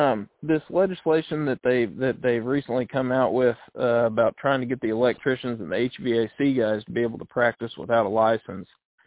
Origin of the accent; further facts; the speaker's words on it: Rogers, Arkansas, United States; Well, I'm from Rogers originally.